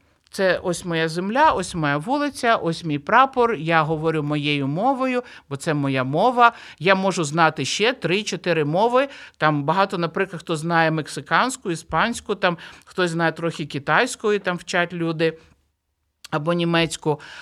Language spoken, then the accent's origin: Ukrainian; Kyiv, Ukraine; Я виросла в Києві, жила, народилася, ні, спочатку народилася, потім виросла і потім жила в Києві.